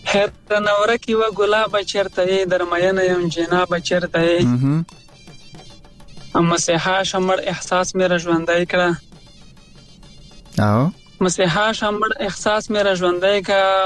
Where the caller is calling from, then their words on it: Dubai, United Arab Emirates; له دوبۍ نه.